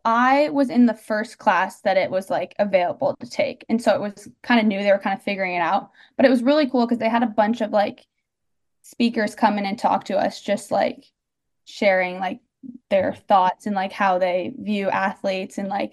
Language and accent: English; Chicago, Illinois, United States; So growing up in Chicago, they had like the Red Stars, like NWSL team that we would go watch.